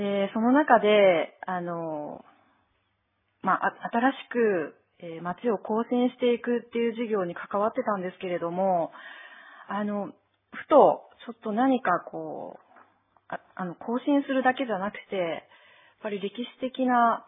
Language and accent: Japanese; Sennan, Osaka, Japan; はい、大阪府の泉南市です。